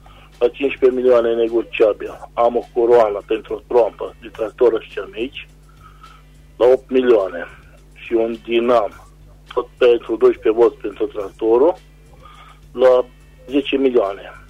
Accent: Reșița, Caraș-Severin, Romania; sunt din Reșița

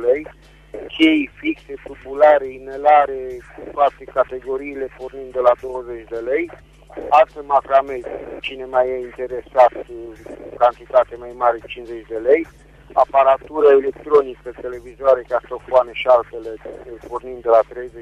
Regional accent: Reșița, Caraș-Severin, Romania; din Reșița

